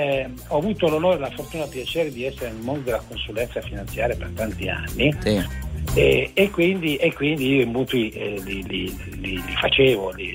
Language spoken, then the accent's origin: Italian; Ivrea, Piedmont, Italy; Sono di Ivrea.